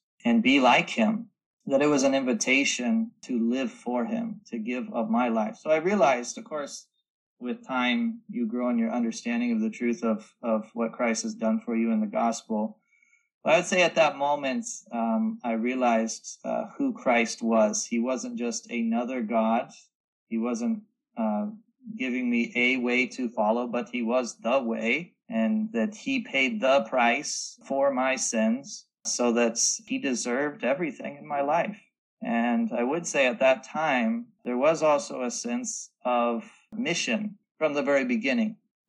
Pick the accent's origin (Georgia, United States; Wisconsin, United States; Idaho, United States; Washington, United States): Washington, United States; Well, for me, I'm from Washington State. I grew up knowing Jamie and his family